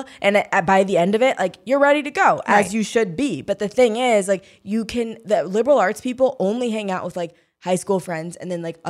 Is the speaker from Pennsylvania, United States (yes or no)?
no; St. Louis, Missouri, United States; And I'm from St. Louis, which at the time was like a very, you know, racially, like there was a lot of issues happening in St. Louis.